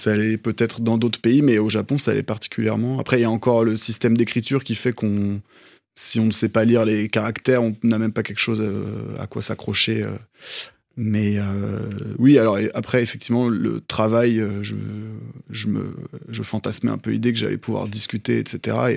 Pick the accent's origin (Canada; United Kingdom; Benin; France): France; en tant que Français, on a plutôt un sentiment parfois inverse